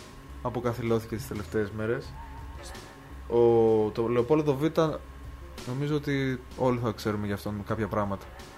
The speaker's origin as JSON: {"language": "Greek", "town": "Lavrio", "region": "Attica", "country": "Greece", "said": "εγώ επειδή είμαι και από το Λαύριο"}